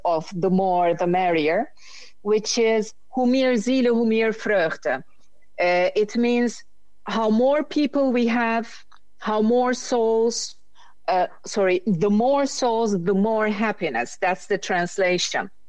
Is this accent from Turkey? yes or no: yes; Turkey; now in Netherlands